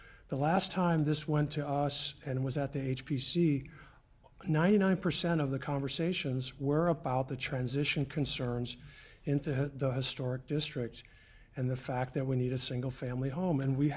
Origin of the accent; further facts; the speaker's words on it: Westminster, United States; I grew up in Westminster. I care about this town.